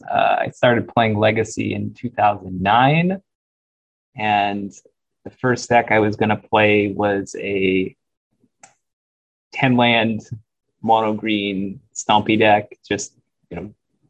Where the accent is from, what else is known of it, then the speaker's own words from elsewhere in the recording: Kent, Washington, United States; I grew up in Kent, Washington, which is about 20 minutes southeast of Seattle.